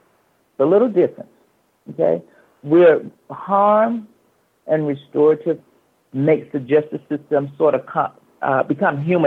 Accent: Atlanta, Georgia, United States; In the traditional justice system, which I grew up in, and I grew up in Atlanta.

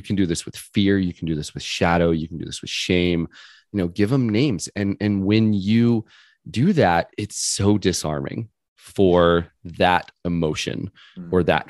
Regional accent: Cocoa Beach, Florida, United States; I grew up in Cocoa Beach, Florida in the 40s and 50s

